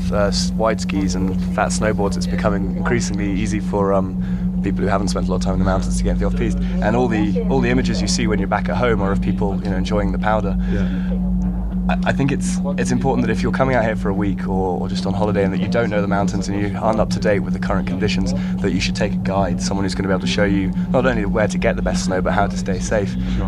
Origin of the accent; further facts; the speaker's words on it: Edinburgh, Scotland, United Kingdom; now in Val d'Isère, France; I'm 27. I'm from Edinburgh in Scotland, and I've been living in Val d'Isère for the last 4 years.